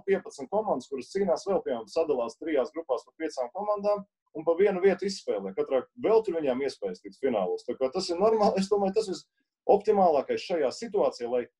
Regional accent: Gulbene, Gulbene Municipality, Latvia; Es saku, mēs no Gulbenes laikām

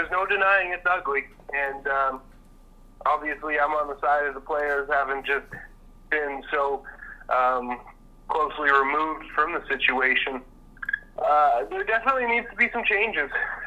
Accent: Winnipeg, Manitoba, Canada; But I grew up in Winnipeg

